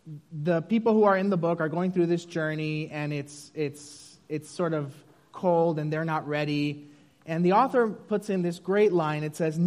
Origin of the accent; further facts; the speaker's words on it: Puerto Rico; moved away; especially as someone who is from a warmer climate. I grew up in Puerto Rico